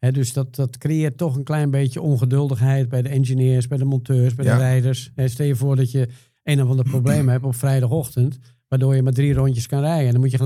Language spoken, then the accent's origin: Dutch; Netherlands; We zijn Nederlanders, hè?